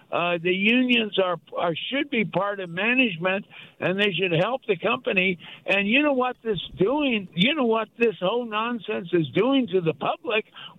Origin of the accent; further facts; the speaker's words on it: United States; I wrote a thesis about unions in South Africa, and as an American, I'm really upset at this adversarial relationship between unions and management.